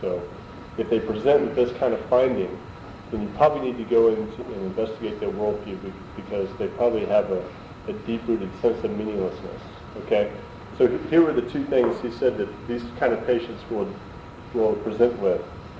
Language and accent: English; Carrollton, Georgia, United States; you'd be nothing in my hometown of Carrollton, Georgia.